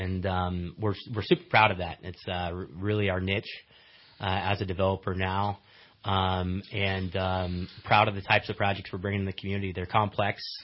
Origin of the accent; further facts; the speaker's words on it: Happy Valley, United States; We are Happy Valley boys. So we were born and raised in Happy Valley.